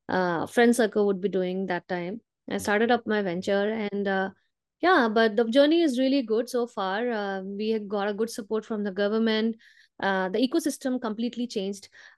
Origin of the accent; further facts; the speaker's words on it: Bihar, India; I hail from Bihar